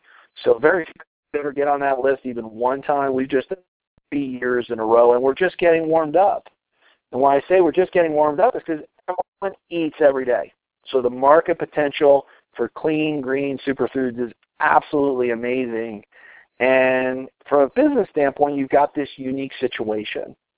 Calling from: Colorado, United States; I'm calling in from Colorado.

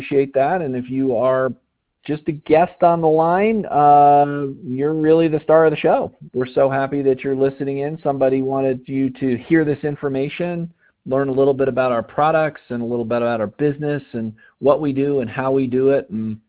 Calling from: Colorado, United States; I'm calling in from Colorado this evening.

